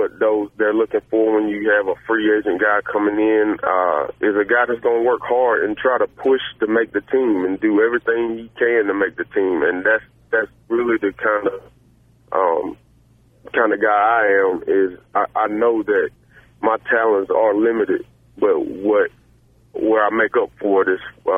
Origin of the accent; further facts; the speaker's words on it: Alabama, United States; And growing up in Alabama, and he's a legend in Alabama